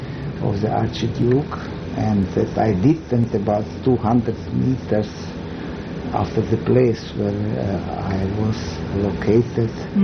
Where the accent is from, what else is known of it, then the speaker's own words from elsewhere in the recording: Zurich, Switzerland; English is a second language; also born or lived in Sarajevo, Bosnia and Herzegovina; now in United States; And I said, Zurich.